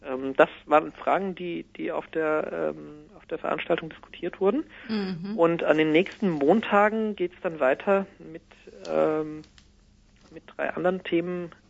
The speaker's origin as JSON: {"language": "German", "region": "Hesse", "country": "Germany", "tie": "born or raised there", "also_born_or_lived": "Berlin / Vienna", "said": "Also ich bin sozusagen schon hier in der Einflugschneise des Frankfurter Flughafens aufgewachsen."}